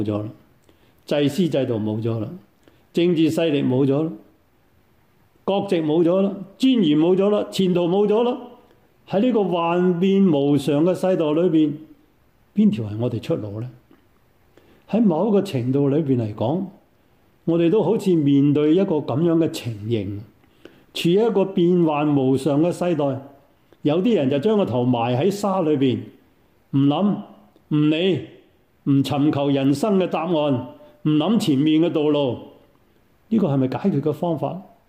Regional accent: China; 我们中国人很怀旧，重视经验传统

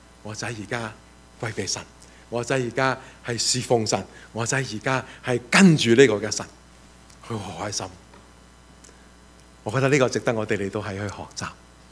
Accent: China; 我们中国人呢经常搞错了的

